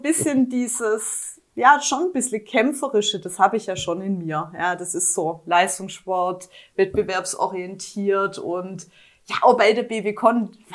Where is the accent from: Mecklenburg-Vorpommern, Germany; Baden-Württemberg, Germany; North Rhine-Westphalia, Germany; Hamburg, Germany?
Baden-Württemberg, Germany; Backnang; also born or lived in Stuttgart; Ganz ursprünglich komme ich aus Backnang.